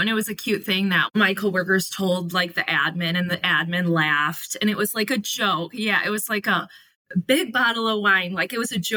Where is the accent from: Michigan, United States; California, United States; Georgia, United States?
Michigan, United States; Sheboygan; I'm from Sheboygan, Michigan.